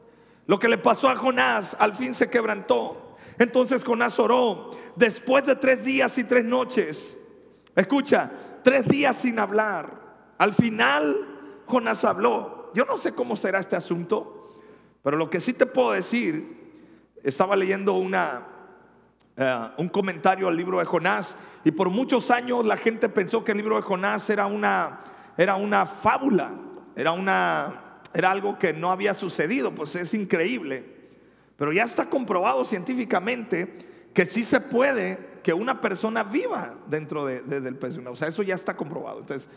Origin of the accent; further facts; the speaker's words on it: Guerrero, Mexico; somos guerrerenses y somos mexicanos